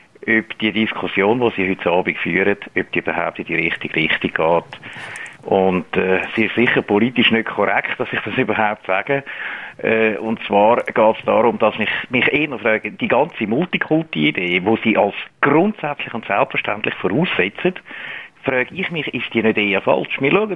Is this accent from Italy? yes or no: no; Switzerland